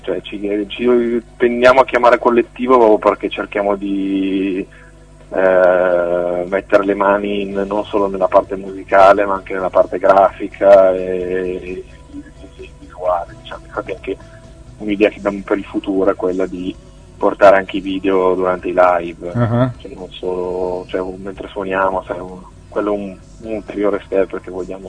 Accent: Milan, Lombardy, Italy; Siamo di Milano, più o meno di Milano, diciamo i monti sopra Milano

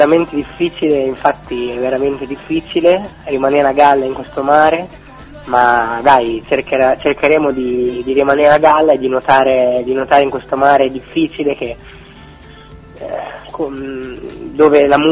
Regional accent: Forlì, Emilia-Romagna, Italy; io sono un ragazzo di 20 anni, vengo da Forlì

